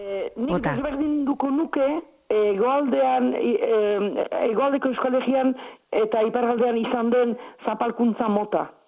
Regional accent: Navarre, Spain; Nafarra naiz baina Euskal Herrikoa.

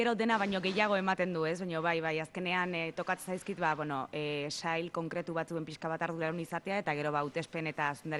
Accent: San Sebastián, Basque Country, Spain; ni Donostiarra naiz eta Donostiar bezala ba asko bizi izan dut zinemaldia

